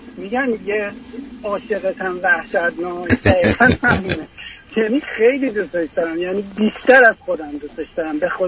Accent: Iran; ما که توی ایران به دنیا اومدیم و زندگی کردیم

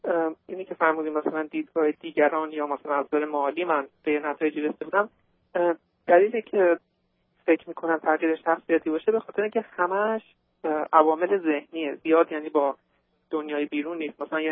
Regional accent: Iran; moved away as an adult; now in United States; من 25 سال دارم و حدود 2 سال و نیمه که از ایران به آمریکا اومدم

